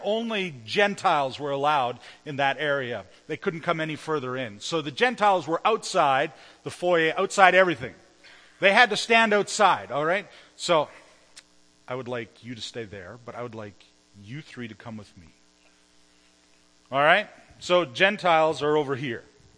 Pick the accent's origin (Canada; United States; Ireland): Canada; Altona, Manitoba; I'm from Altona, so I know it's a little bit of a trek